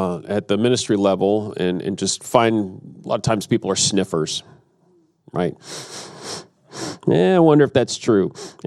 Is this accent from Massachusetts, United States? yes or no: no; Thomaston, Georgia, United States; We're just the two of us, but from Thomaston, Georgia, and it's just south of Atlanta.